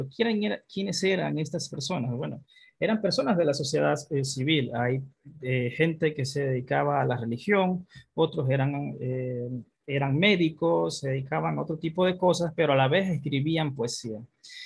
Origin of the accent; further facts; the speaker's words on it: Panama; porque como panameños sabemos que el edificio, la estructura está allí